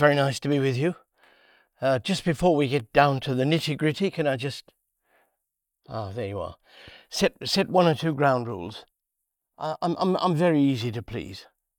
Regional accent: Worcester, West Midlands, United Kingdom; I'm from Worcester, England.

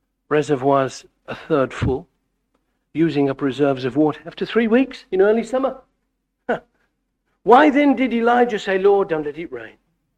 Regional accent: England, United Kingdom; you're much more well aware of this in these latitudes than I am coming from England.

